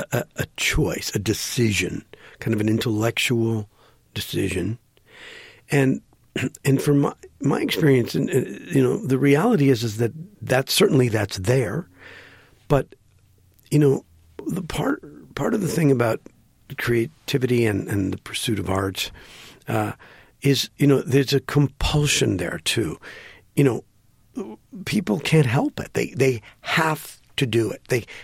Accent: Green Bay, Wisconsin, United States; I grew up in Green Bay, Wisconsin.

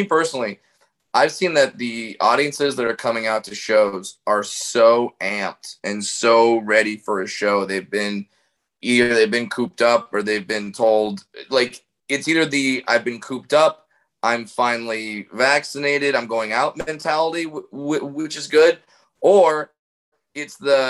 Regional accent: California, United States; And I grew up in Orange County, so that's a pretty good chance that that's going to be the case in that kid's family life.

